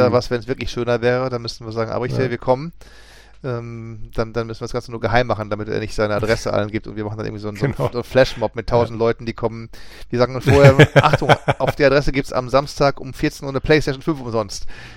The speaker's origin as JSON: {"language": "German", "town": "Essen", "region": "North Rhine-Westphalia", "country": "Germany", "said": "Ja, aber Gelsenkirchen als Essener ist immer so ein bisschen schwierig."}